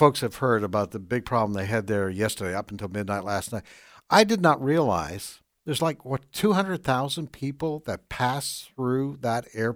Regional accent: Canada; Yes, I identify as a Canadian.

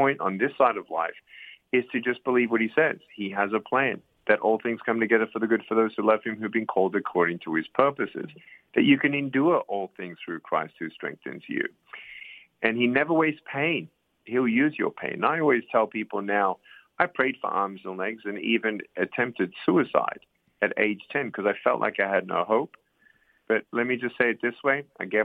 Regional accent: Australia; born there; I was born in Australia with no limbs, no medical reason as to why this had happened.

